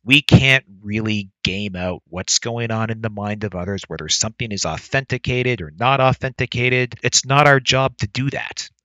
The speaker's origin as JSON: {"language": "English", "country": "Canada", "said": "As a Canadian and a small government libertarian, I don't really have a horse in this race."}